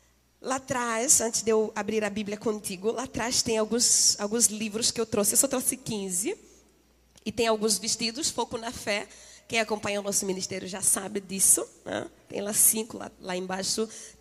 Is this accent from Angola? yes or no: yes; Angola; now in Brazil; você já percebeu que eu não sou brasileira, sou angolana. Angola é um dos 54 países do continente africano. É um dos países de fala portuguesa, então eu vim já, né, falando português.